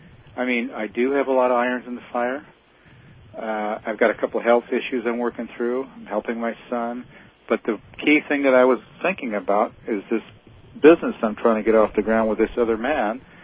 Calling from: Carmel, California, United States; I'm calling from Carmel, California.

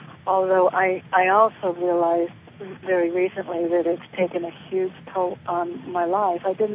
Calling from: Connecticut, United States; I'm in Connecticut.

